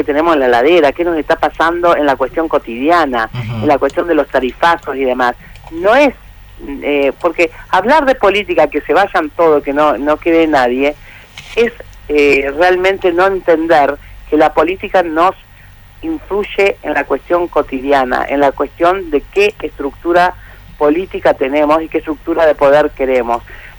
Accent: Argentina; como argentinos y como pueblo

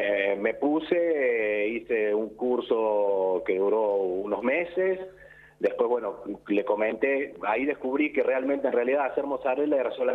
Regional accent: Mendiolaza, Córdoba, Argentina; yo quiero volver a mi ciudad natal, que es Mendiolaza

